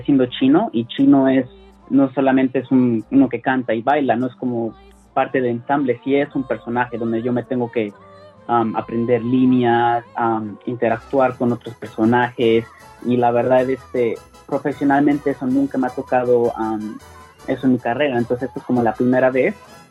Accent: Mexico; born there; yo nací en México

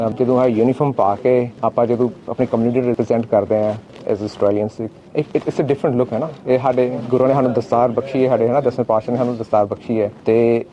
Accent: Jalandhar, Punjab, India; moved away as an adult; now in Australia; ਸਾਡਾ ਪਿਛੋਕੜ ਜਲੰਧਰ ਤੋਂ ਹੈ ਅਸੀਂ। ਡੈਡੀ ਮੇਰੇ ਆਰਮੀ 'ਚ ਸੀਗੇ, ਉਹਨਾਂ ਨੇ 24 ਸਾਲ ਆਰਮੀ ਇੰਡੀਅਨ ਆਰਮੀ ਸਰਵ ਕੀਤਾ ਆ

